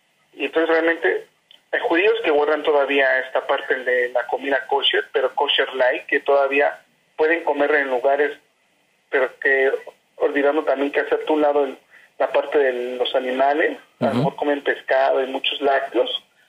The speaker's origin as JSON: {"language": "Spanish", "region": "Oaxaca", "country": "Mexico", "said": "Bueno, soy de Oaxaca, son de valles centrales, se compone con 8 regiones"}